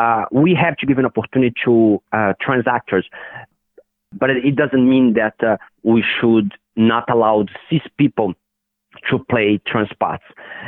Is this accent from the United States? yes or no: no; Brazil; So I grew up in Brazil in the 70s, you know, in the 80s